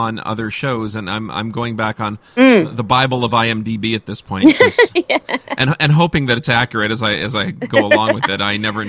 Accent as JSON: {"language": "English", "town": "Hamilton", "region": "Ontario", "country": "Canada", "said": "I mean, I'm from Hamilton."}